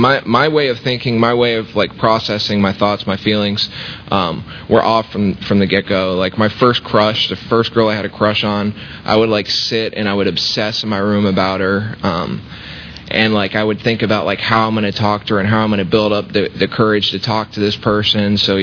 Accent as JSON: {"language": "English", "town": "Tampa", "region": "Florida", "country": "United States", "tie": "born or raised there", "said": "I was born here in Tampa, born and raised, spent all my life here except for a couple years."}